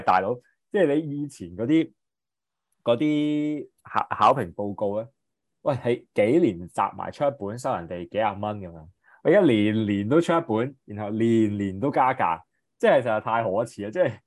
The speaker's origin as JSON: {"language": "Cantonese", "country": "Hong Kong", "said": "我哋香港人移咗民去第二度，係咪？"}